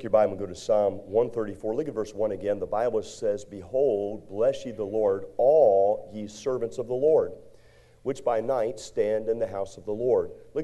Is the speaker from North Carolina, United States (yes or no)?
no; Maryland, United States; when I grew up in Maryland, I lived 4 hours from New York City. So many times we would travel up to the city.